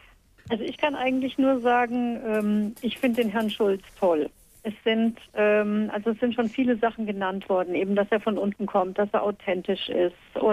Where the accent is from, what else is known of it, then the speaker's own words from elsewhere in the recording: Hesse, Germany; born there; ich bin gebürtige Hessin und bei uns sagt man, der lässt sich die Wurst nicht vom Brot ziehen.